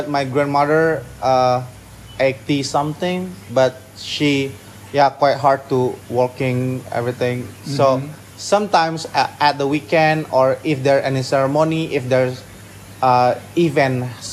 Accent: Denpasar, Bali, Indonesia; English is a second language; So yeah, I grew up, I born in Denpasar actually.

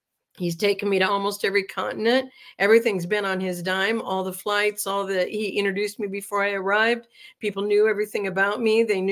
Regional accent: San Diego, California, United States; now in Georgia, United States; And here I am in Georgia now, more than 10 years later, more than I am anywhere else. But I'm from San Diego and have been there for a long time.

